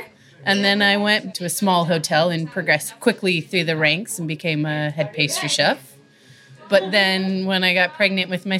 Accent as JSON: {"language": "English", "town": "Seattle", "region": "Washington", "country": "United States", "said": "I'm from Seattle originally. From there, I went to the OXO Tower"}